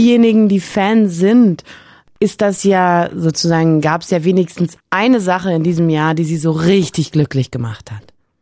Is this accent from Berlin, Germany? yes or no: yes; Berlin, Germany; Bin Berlinerin, ja.